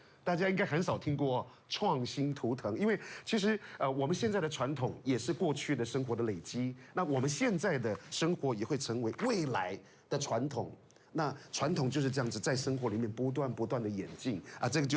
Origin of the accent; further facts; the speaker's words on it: Yuli, Hualien County, Taiwan; 我来自花莲玉里马太林部落，在193县美丽的花东纵谷。